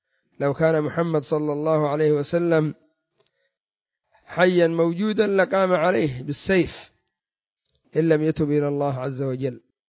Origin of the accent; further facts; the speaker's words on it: Yemen; وفي الجبال المتوسطة عندنا في اليمن مثل ابن علوان